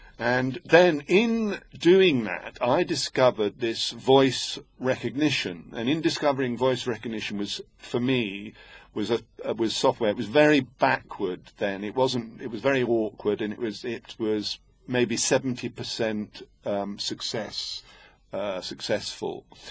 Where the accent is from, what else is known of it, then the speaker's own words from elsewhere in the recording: Cambridge, East of England, United Kingdom; in terms of where I was brought up in Cambridge, I was brought up, you must understand, very middle class